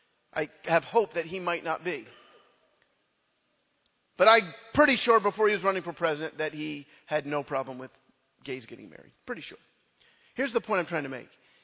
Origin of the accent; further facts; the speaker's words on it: Richmond, Virginia, United States; I grew up with people in Richmond, Virginia that everybody said they were Christian and most weren't.